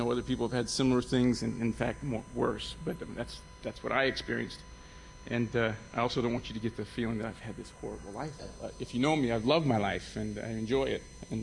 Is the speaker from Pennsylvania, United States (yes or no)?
no; Indiana, United States; also born or lived in Kentucky; I was born in Kentucky and raised in rural Indiana, and I was 8 years old when Jesus asked me to be my Savior. So Indiana, beautiful Kentucky bluegrass